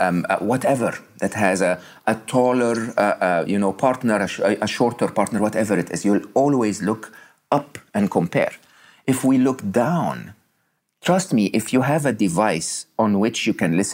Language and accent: English; Egypt; young and growing up in Egypt and didn't have much